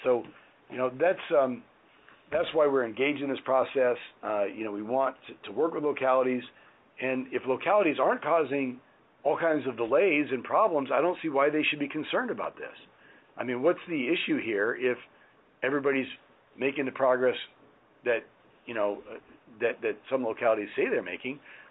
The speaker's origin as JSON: {"language": "English", "town": "Arlington", "region": "Virginia", "country": "United States", "tie": "born or raised there", "said": "I was just at a meeting in my home town of Arlington, Virginia"}